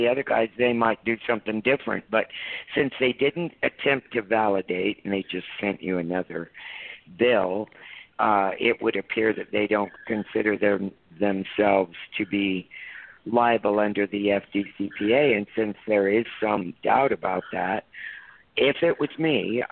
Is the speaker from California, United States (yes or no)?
yes; California, United States; moved away; also born or lived in Montana; And I tell you, I grew up in California. I was not born there. I came from Montana originally, but I grew up in California, and fortunately I escaped in 1980.